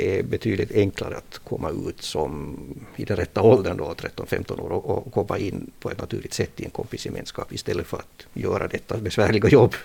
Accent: Turku, Southwest Finland, Finland; Jag är uppvuxen i Åbo. Jag har bott här då i 50 år.

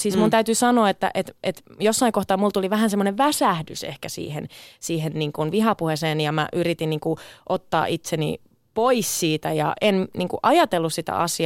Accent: Mikkeli, South Savo, Finland; born there; sinä yönä, kun mä synnyin Mikkelissä

